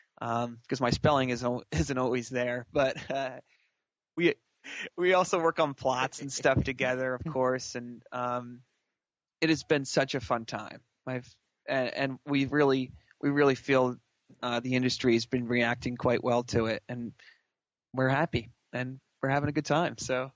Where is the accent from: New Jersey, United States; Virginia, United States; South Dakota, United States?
New Jersey, United States; And I currently reside in a small town called Stuartsville, New Jersey. And I grew up here in New Jersey.